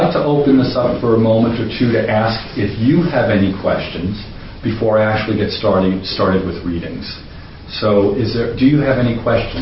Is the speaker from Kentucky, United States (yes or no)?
no; Huntington, New York, United States; I'm from Huntington, Long Island.